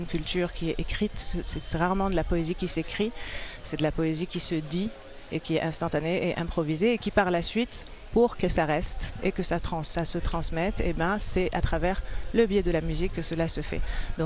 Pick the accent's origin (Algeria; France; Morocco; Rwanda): Morocco; Je viens du Maroc où je suis née, où j'ai passé toute mon enfance et mon adolescence.